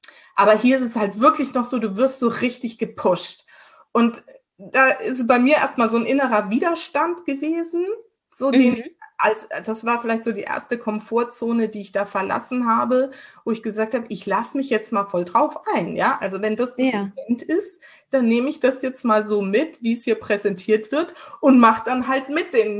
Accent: Germany; Und ich so, ja, ich bin aus Deutschland.

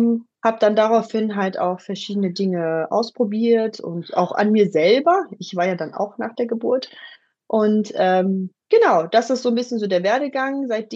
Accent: Düsseldorf, North Rhine-Westphalia, Germany; Ich bin die Gründerin von Mom Forces. Ich bin aus Düsseldorf, seit kurzem Zweifachmama.

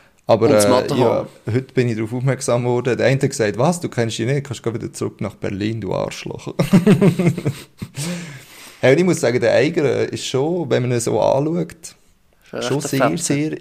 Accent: Switzerland; ich bin im Flachland aufgewachsen

